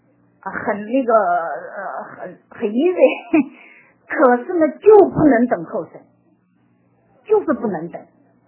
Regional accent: Minnesota, United States; 我是从明尼苏达来的哈

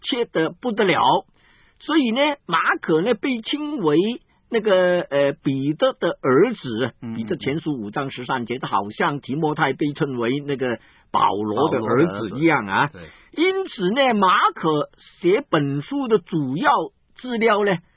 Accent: Guangdong, China; 我们广东人没有总的来说的。

